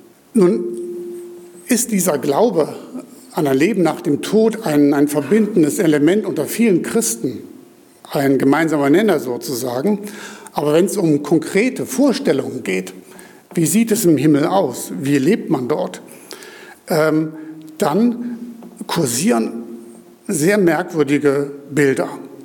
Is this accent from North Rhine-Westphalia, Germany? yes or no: yes; Cologne, North Rhine-Westphalia, Germany; Meine Frau und ich, wir kommen ja beide aus Köln und ich selber wohnte während Schule und Studium am Stadtrand von Köln